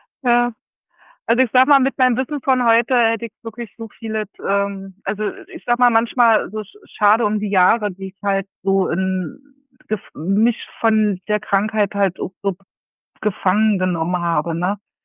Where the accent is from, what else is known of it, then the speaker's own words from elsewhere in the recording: Berlin, Germany; Das sage ich als Berlinerin.